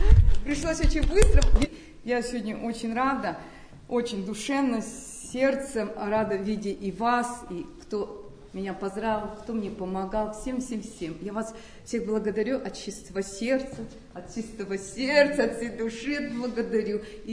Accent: Nizhny Tagil, Sverdlovsk Oblast, Russia; еще дать знать, что мы с Урала, мы с Тагила.

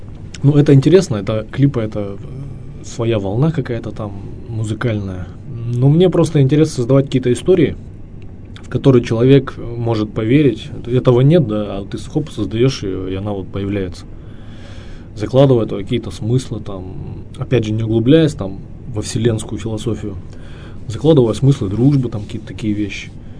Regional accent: Kurgan, Kurgan Oblast, Russia; он переехал из маленького города, откуда я родом, из Кургана, в Екатеринбург.

